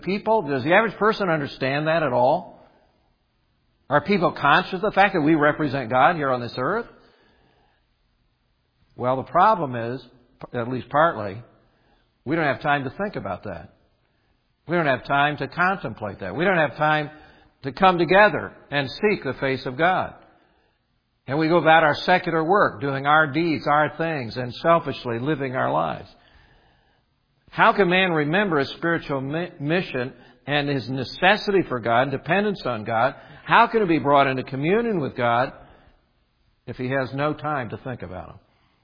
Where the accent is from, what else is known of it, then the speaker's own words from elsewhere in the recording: Indiana, United States; Just because I'm from Indiana, I'll give this law.